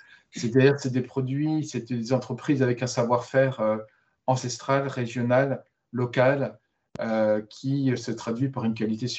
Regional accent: Normandy, France; Moi-même, je suis normand

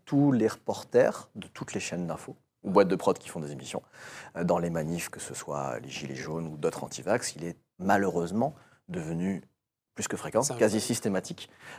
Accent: France; moi je suis basque en vrai, donc je suis pas calme du tout.

